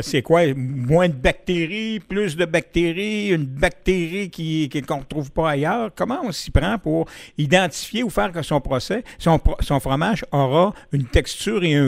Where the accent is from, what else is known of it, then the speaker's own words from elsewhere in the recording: Quebec, Canada; Quand c'est arrivé chez nous en Beauce, ça?